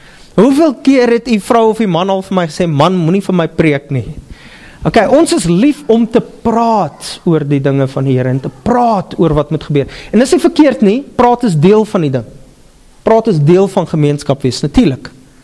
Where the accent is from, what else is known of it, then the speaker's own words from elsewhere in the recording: Upington, Northern Cape, South Africa; ek kom van Appington af, so ek kan hoor praat